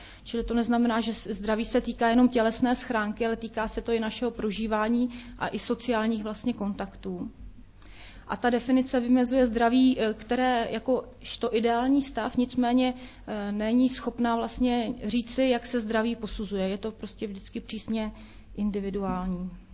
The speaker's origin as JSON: {"language": "Czech", "region": "Prague", "country": "Czechia", "moved": "as an adult", "lives_now": "Havlíčkův Brod, Czechia", "said": "pocházím z Prahy, ale už vlastně 12. rok žiju na Vysočině v Havlíčkově Brodě. Přišla jsem sem vlastně za prací po promoci hnedka."}